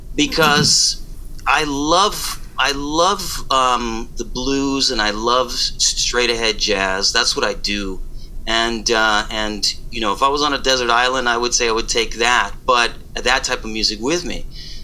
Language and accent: English; Virginia, United States; So because I grew up in Virginia, I really didn't know my background really well, besides speaking Spanish at home and knowing the stories. And I went to Puerto Rico many times as a kid.